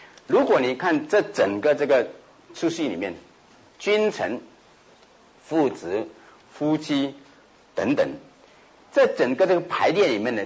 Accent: China; 对我们中国人来说呢，是一个相当的深根蒂固的这个观念。

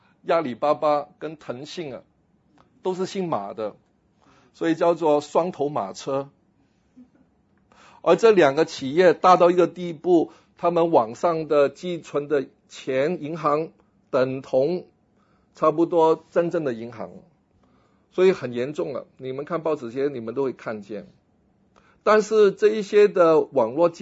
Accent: United States; 我们美国人最喜欢奢侈的嘛

